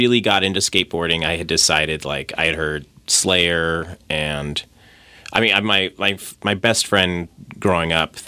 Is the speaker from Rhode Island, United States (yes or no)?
no; Bothell, Washington, United States; Yeah, this is the Northwest. I grew up in Bothell.